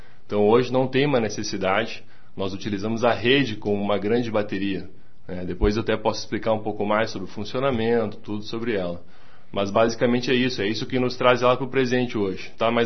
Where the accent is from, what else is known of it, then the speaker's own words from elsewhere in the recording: Porto Alegre, Rio Grande do Sul, Brazil; Sim, nascido lá, me criei lá a vida inteira, lá no centro de Porto Alegre.